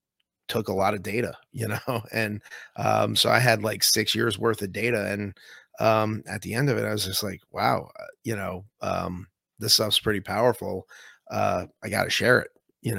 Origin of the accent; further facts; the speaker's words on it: New Jersey, United States; I'm a teacher from New Jersey who was just trying to do right by my kids.